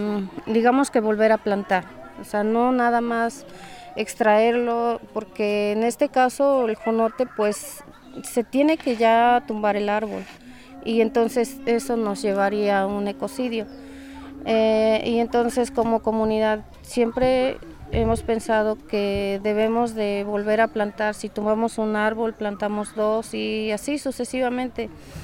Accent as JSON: {"language": "Spanish", "town": "Zoquiapan", "region": "Puebla", "country": "Mexico", "said": "vengo del municipio de Soquiapan, comunidad del Arenal. Somos una comunidad de artesanos"}